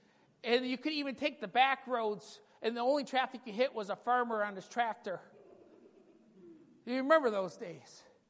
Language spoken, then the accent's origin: English; Michigan, United States; also born or lived in Wisconsin; now in Idaho, United States; I'm a Midwest boy. I grew up in Michigan. And I loved Michigan. Went to school in Wisconsin, the only state with sin in its name.